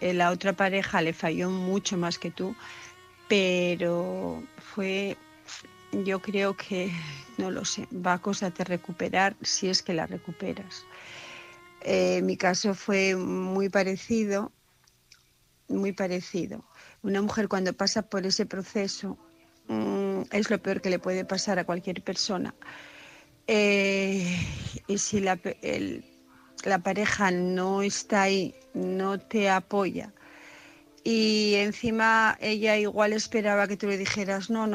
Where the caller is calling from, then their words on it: Asturias, Spain; de Asturias. Pues, a ver